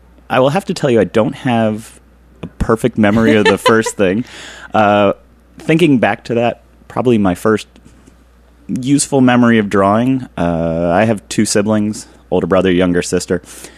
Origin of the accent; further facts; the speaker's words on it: Philadelphia, Pennsylvania, United States; I grew up in Germantown in West Mount Airy, which is inside of Philadelphia proper.